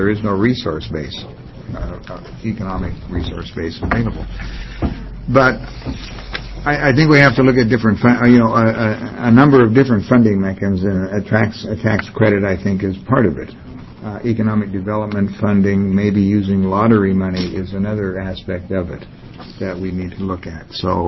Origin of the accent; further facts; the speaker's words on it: Montana, United States; I'm from Montana, and we tear our state apart